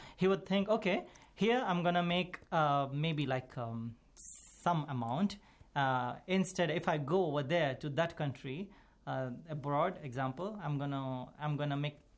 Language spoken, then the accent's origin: English; India; I'm from India … from India.